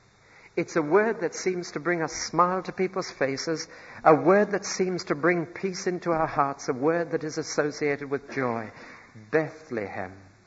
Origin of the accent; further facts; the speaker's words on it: Newcastle, North East England, United Kingdom; born there; Now, I was born in Newcastle.